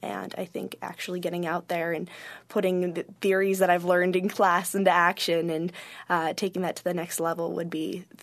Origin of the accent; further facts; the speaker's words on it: San Francisco, California, United States; also born or lived in Washington, D.C. area; I grew up outside of Washington, D.C., and then San Francisco, so I've lived in two very civically engaged areas in our country